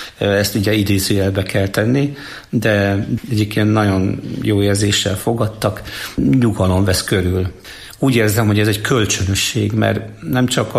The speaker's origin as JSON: {"language": "Hungarian", "town": "Füzérkomlós", "region": "Borsod-Abaúj-Zemplén", "country": "Hungary", "tie": "born or raised there", "said": "Füzérkomlós. Tehát Sátorújján születtem, mert ott van a kórház, de lényegében falu nőttem föl."}